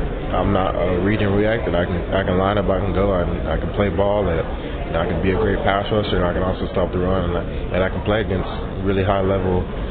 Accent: Dallas, Texas, United States; No, but I've been a huge fan of DeMarcus Ware since a little kid, because I grew up in Dallas

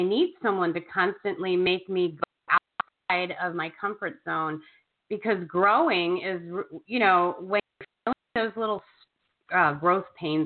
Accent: the South, United States; I'm a Southerner. We stab people in the back really easy and smile.

